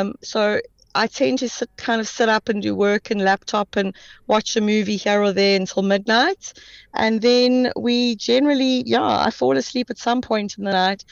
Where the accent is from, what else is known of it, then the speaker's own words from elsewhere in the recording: Sandton, Gauteng, South Africa; So I grew up in Sandton.